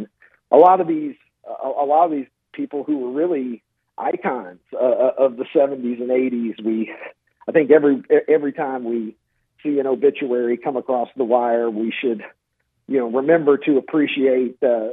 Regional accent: Kentucky, United States; I was born and raised in Kentucky, and so was he, and probably just about everything else about our upbringing and experience diverged pretty wildly from there.

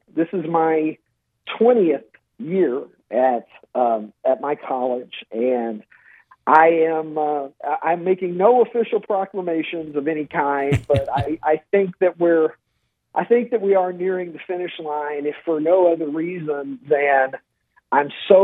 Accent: Kentucky, United States; I was born and raised in Kentucky, and so was he, and probably just about everything else about our upbringing and experience diverged pretty wildly from there.

